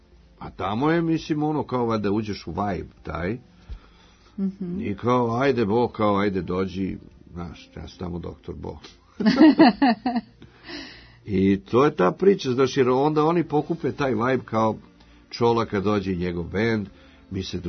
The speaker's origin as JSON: {"language": "Serbian", "region": "Belgrade", "country": "Serbia", "tie": "born or raised there", "moved": "yes", "lives_now": "Los Angeles, United States", "said": "ja sam deo Beograda, ovo je moj rodni grad, ja živim jako dugo u Los Angelesu, ali kad god sam ovde, znaš, ovde su koreni, jel tako, ovde familija, prijatelji, rodbina"}